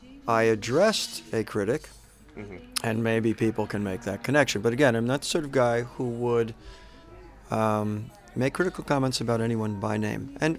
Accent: New York, United States; humor is something I grew up with in a very radical left-wing community. And I was very insular. I grew up in New York in this community.

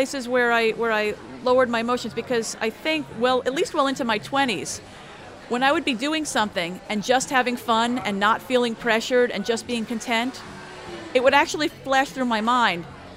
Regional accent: New Jersey, United States; And because I was from New Jersey and they were all New Yorkers, I was just instantly not going to be in the club.

